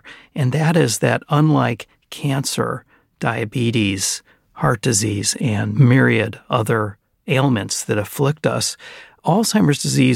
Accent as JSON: {"language": "English", "town": "Chicago", "region": "Illinois", "country": "United States", "tie": "born or raised there", "said": "I grew up in the Chicago area."}